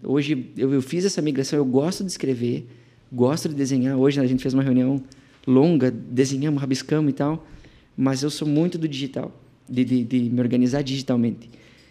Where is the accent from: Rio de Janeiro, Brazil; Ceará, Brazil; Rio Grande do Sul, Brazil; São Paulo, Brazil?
Rio Grande do Sul, Brazil; born there; eu sou gaúcho de nascimento, gremista de escolha, e sou engenheiro eletricista de formação e empreendedor da vida